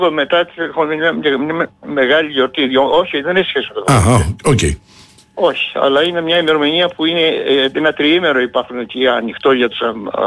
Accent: Crete, Greece; Εγώ πρώτα είμαι κριτικός, μετά είμαι Έλληνας.

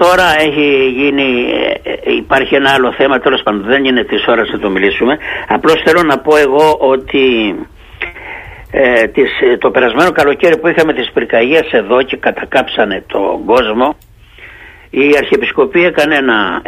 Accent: Greece; born there; εγώ, ο οποίος γεννήθηκα στην Ελλάδα και έχω εξασκήσει την ψηφοφορία

